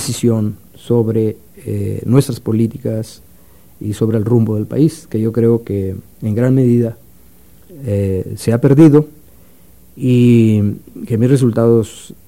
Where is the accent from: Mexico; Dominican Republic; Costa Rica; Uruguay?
Mexico; ¿Qué sería deseable como ciudadano mexicano? ¿Qué sería deseable que nosotros tuviéramos en este país?